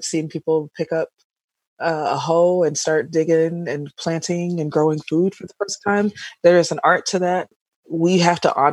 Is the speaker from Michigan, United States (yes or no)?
yes; Detroit, Michigan, United States; now in Bay Area, United States; And I grew up in Detroit, Michigan. It was a cool thing.